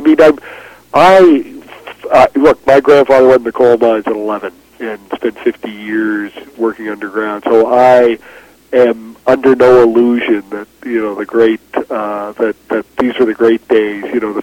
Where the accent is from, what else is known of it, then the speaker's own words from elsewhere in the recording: Halifax, Nova Scotia, Canada; white, middle-class, straight kid growing up in Halifax